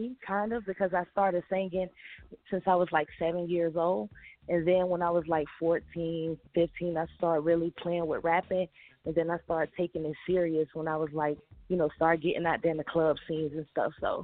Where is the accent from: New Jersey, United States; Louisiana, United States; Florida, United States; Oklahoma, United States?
Florida, United States; St. Petersburg; I'm from St. Petersburg, Florida, born and raised.